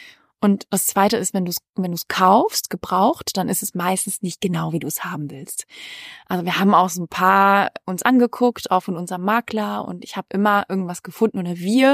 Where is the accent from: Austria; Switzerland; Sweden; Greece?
Sweden; now in Germany; Und ich bin selber am Meer aufgewachsen, ich bin ja in Schweden aufgewachsen, am Meer